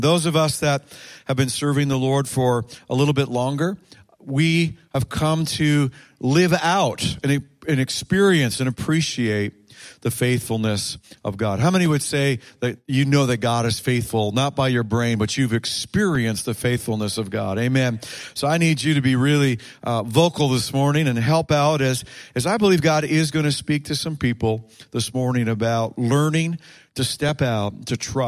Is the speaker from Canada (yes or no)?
yes; Canada; also born or lived in New York, United States; And when we moved over to New York State, we're Canadian, but we lived there for 12 years